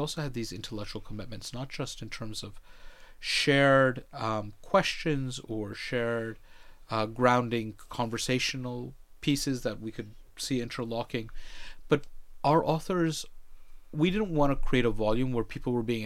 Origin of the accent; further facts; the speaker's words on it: New York, United States; American-born Muslim, which is surprisingly not as unusual as most Islamophobes would have you think, but born and bred in New York, which was obviously an important part of the narrative